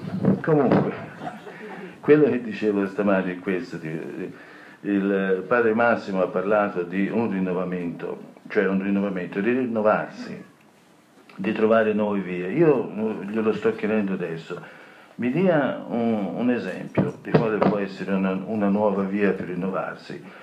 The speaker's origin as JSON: {"language": "Italian", "town": "Florence", "region": "Tuscany", "country": "Italy", "said": "vengo da Firenze."}